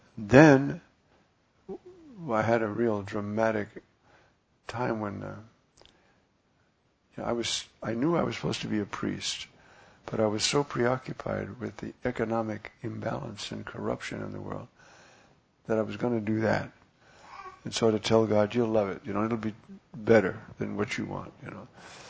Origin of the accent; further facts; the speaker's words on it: New York, United States; Where are you from, boy? I said, New York. You ain't from New York. You're from the South.